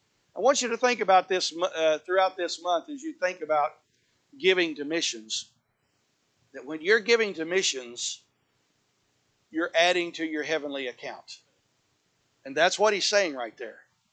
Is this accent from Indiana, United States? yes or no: yes; Indiana, United States; And I'm from Indiana. I remember getting my first bicycle for Christmas and trying to ride it out on the slick road that day.